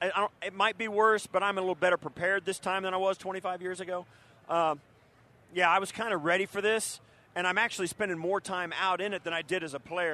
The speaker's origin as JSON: {"language": "English", "town": "Buffalo", "region": "New York", "country": "United States", "said": "And I tell people I'm from Buffalo, and they're shocked. But, yeah, I'd rather live in Buffalo."}